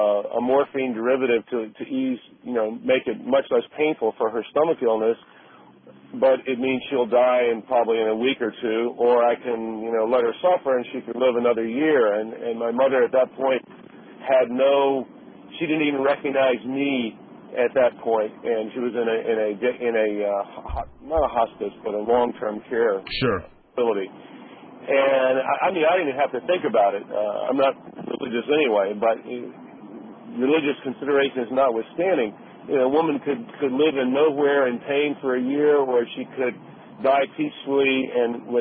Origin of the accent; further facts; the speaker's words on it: Connecticut, United States; I'm from Connecticut. I'm in Florida now, but I live in Connecticut.